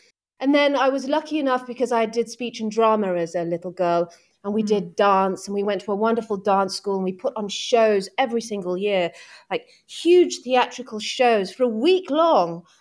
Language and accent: English; Nottingham, East Midlands, United Kingdom; I grew up in Nottingham and I had a wonderful childhood